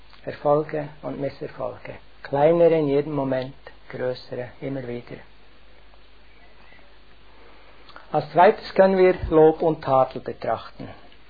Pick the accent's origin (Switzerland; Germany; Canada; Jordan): Switzerland; Bern; Das sind 2 Zeitungen in Bern, wo ich herkomme.